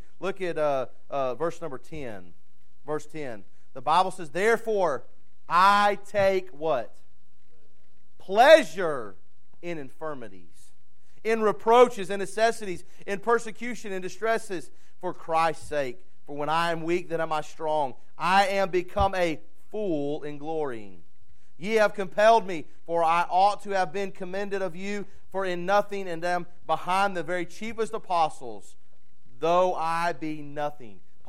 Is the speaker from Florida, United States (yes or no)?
no; South Carolina, United States; now in Alabama, United States; I know I live in Alabama. I know where I'm at. Oh, boy. That's not good. Seminole. We're from South Carolina.